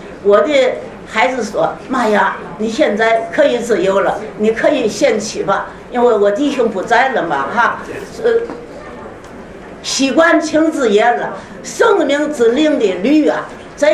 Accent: Shandong, China; 所以我们这个源头山东人，我们都是农村呀

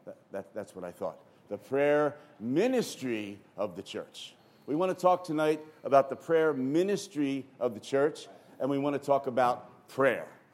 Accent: Philadelphia, Pennsylvania, United States; moved away as an adult; now in Spain; Hi. I'm living in Spain these days. I'm originally from Philadelphia, for those who don't know me. But my wife and I migrated to Spain 5 years ago for the Lord's move in Europe.

